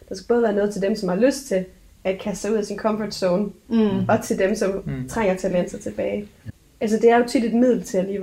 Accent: Aalborg, North Denmark Region, Denmark; jeg kommer fra Aalborg, og jeg er 23.

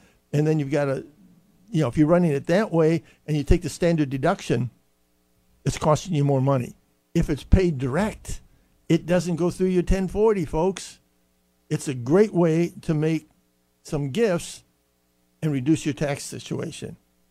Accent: Pennsylvania, United States; now in Virginia, United States; I came here from Pennsylvania.

